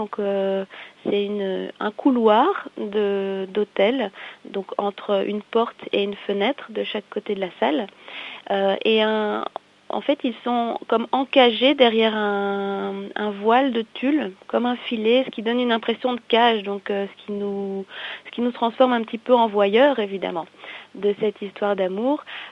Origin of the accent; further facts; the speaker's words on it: Belgium; Ça lui a donné envie de le ramener chez nous, en Belgique